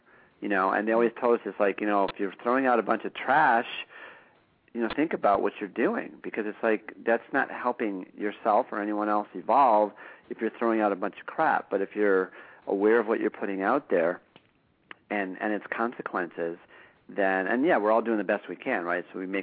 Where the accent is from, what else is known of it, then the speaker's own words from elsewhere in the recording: Glencoe, Illinois, United States; And, that's right, I'm from Chicago.